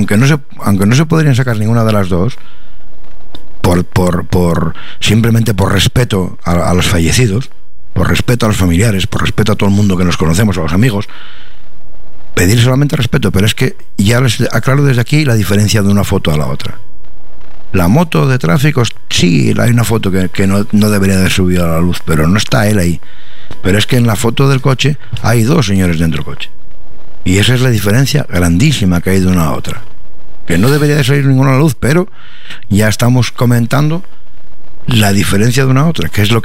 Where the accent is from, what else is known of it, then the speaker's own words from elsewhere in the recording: Tineo, Asturias, Spain; me siento orgulloso de ser de Tineo, de mi pueblo